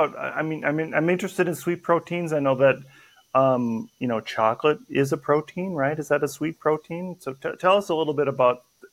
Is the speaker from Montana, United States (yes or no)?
yes; Montana, United States; born there; and I was born in Montana.